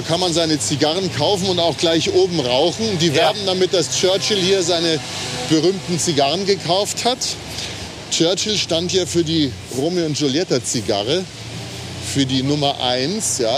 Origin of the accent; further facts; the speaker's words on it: Bavaria, Germany; Habe ich auch noch nicht mal bei uns in Bayern gesehen.